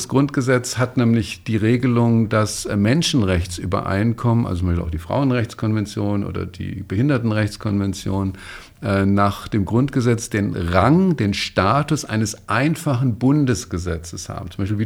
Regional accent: Freiburg, Baden-Württemberg, Germany; Das war Baden-Württemberg. Ich bin in Freiburg zur Schule gegangen.

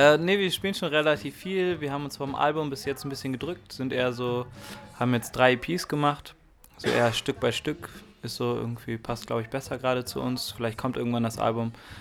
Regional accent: Cologne, North Rhine-Westphalia, Germany; wir kommen aus Köln.

